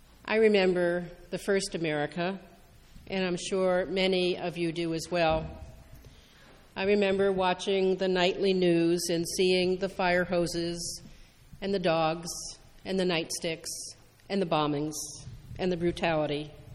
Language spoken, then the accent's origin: English; Virginia, United States; Growing up in Northern Virginia, I lived in a segregated state.